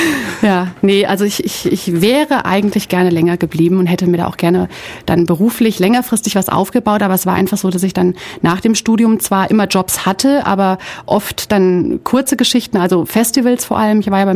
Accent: Hesse, Germany; Also ich bin aufgewachsen in Hessen im Vogelsbergkreis. Für diejenigen, die es nicht kennen sollten, das ist irgendwo zwischen Kassel und Frankfurt. So die nächsten mittelgroßen oder kleineren Städte sind Marburg, Gießen und Fulda. Also es ist wirklich so, eigentlich genau in der Mitte von Deutschland, aber irgendwie doch ganz am Ende der Welt.

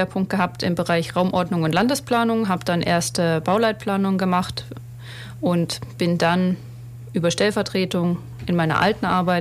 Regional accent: Augsburg, Bavaria, Germany; born there; also born or lived in Stuttgart; Ich bin gebürtig aus Augsburg und habe auch in Augsburg studiert und dann noch ein Semester in Stuttgart.

